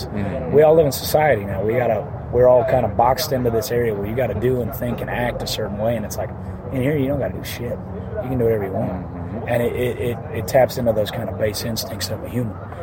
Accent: Texas, United States; there are a lot of things growing up in Texas that I didn't agree with.

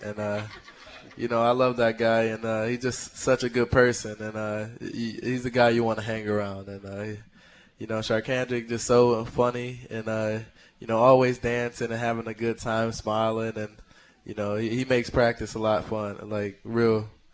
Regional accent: Cleveland, Ohio, United States; Honestly, Cleveland, being back home, all I wanted to do was be outside and just go have a good time with my friends.

